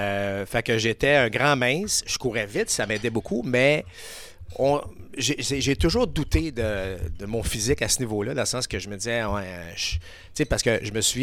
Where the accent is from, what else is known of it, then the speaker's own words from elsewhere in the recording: Sainte-Foy, Quebec, Canada; Et à un moment donné, je reçois une enveloppe chez nous, à Sainte-Foy